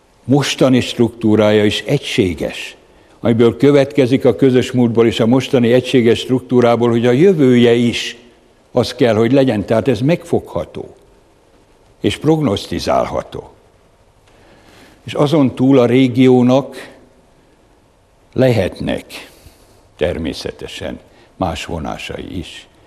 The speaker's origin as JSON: {"language": "Hungarian", "region": "Great Hungarian Plain", "country": "Hungary", "said": "természetesen nálam is van, én alföldi gyerek vagyok."}